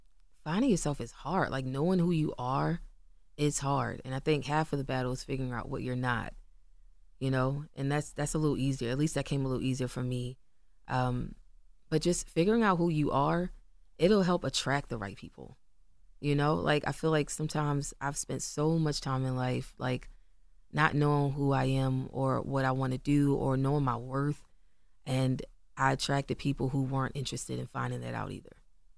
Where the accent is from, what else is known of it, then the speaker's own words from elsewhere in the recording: Baltimore, Maryland, United States; I'm from Baltimore. Like, mm-hmm. I'm from Randallstown. Like, mm-hmm. I'm from over by Morgan State. Like, that's where I grew up.